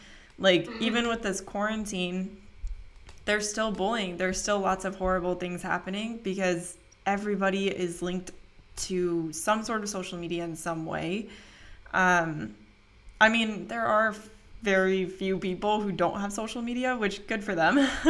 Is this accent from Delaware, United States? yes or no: no; Bellevue, Washington, United States; Well, especially where we grew up in Bellevue, it's like everyone was wearing brand name clothes, you know?